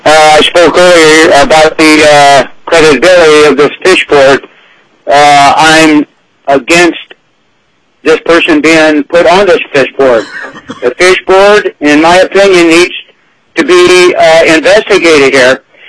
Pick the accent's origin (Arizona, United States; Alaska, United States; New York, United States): Alaska, United States; Kasilof; I'm from Kosilof, Alaska, on the Kenai Peninsula.